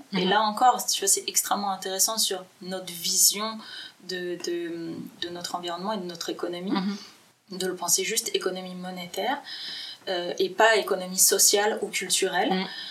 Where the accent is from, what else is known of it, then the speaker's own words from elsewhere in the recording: France; moved away; ça s'entend certainement à mon accent, je viens de France, donc j'ai eu cette chance-là de pouvoir partir de France pour venir ici